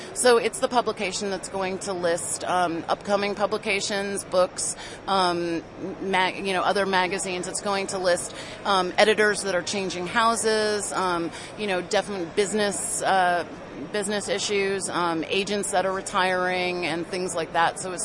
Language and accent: English; United States; what's funny is I'm an American, but all three writers I just mentioned were all Brits.